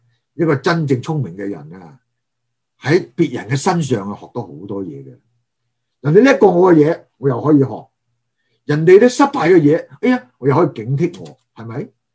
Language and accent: Chinese; Guangdong, China; 不会呢，我们广东人说什么得罪人多称呼人少。